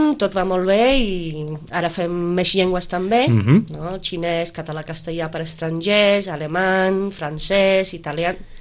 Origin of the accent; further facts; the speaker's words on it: Liverpool, North West England, United Kingdom; Catalan is a second language; Jo sóc de Liverpool